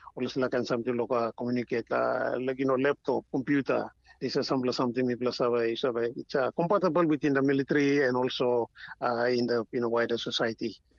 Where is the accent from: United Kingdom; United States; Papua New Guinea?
Papua New Guinea; I'm from Papua New Guinea.